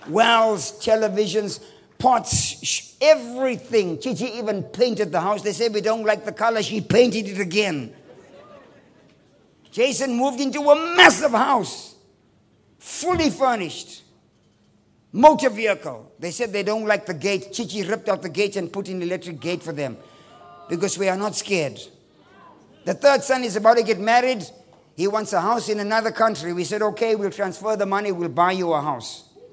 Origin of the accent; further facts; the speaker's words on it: Nigeria; We are the richest in the universe. Say, as Nigerian women.